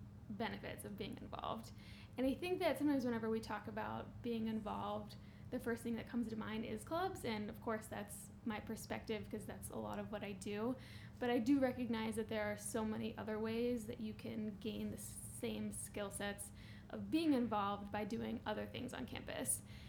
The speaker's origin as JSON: {"language": "English", "town": "Pittsburgh", "region": "Pennsylvania", "country": "United States", "said": "More about me is that I am from the Pittsburgh area."}